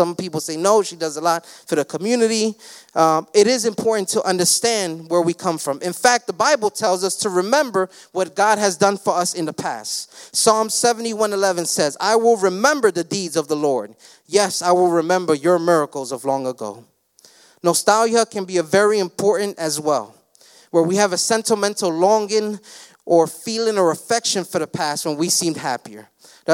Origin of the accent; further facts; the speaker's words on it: Queens, New York, United States; I grew up in Jamaica, Queens. I always remember that.